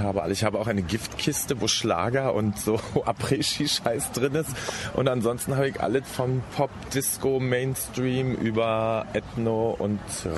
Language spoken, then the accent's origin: German; Berlin, Germany; ich komme ja aus Berlin